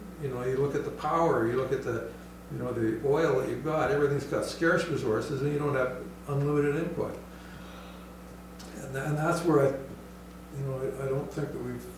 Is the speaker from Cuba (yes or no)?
no; Canada; I mean, I'm not from the United States either. I'm from Canada. So I would say that we've got a mixed system in Canada